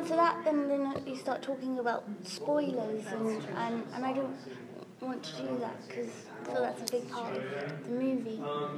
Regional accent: London, United Kingdom; I'm from London, and that's what we would drink as teenagers

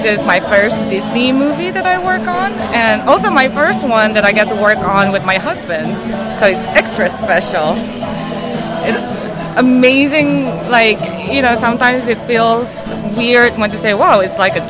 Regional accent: Indonesia; I'm from Indonesia.

